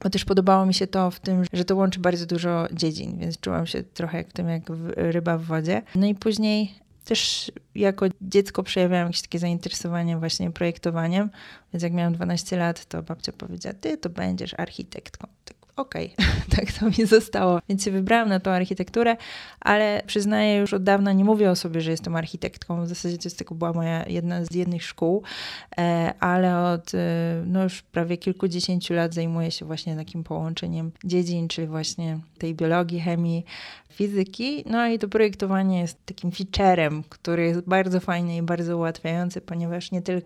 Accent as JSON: {"language": "Polish", "region": "Beskids", "country": "Poland", "tie": "born or raised there", "said": "Wychowywałam się też na samym początku w dzieciństwie z moją babcią w takiej niewielkiej miejscowości w Beskidach."}